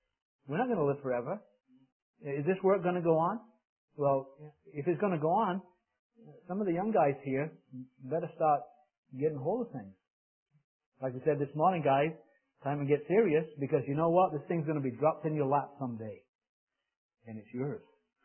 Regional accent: England, United Kingdom; I'm from Northern England

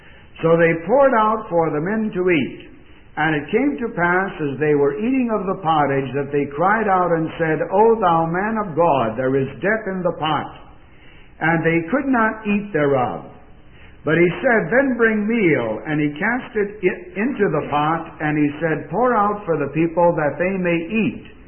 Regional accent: Urbandale, Iowa, United States; I'm from Urbandale, Iowa, I just want to say that Urbandale is right next to Des Moines. It's part of the metropolitan area of Des Moines, Iowa.

